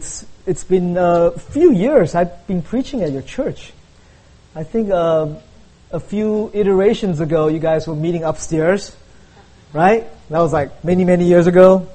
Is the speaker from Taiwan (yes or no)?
yes; Taiwan; But we grew up like in Taiwan for Chinese New Year.